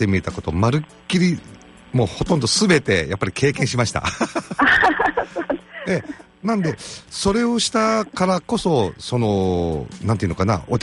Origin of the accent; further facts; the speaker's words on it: Okazaki, Aichi, Japan; 僕はそれをきっかけで地元の岡崎が好きになったんですけど